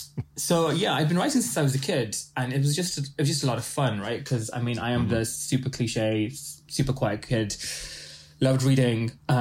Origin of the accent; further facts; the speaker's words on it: Pakistan; So I'm a Pakistani Muslim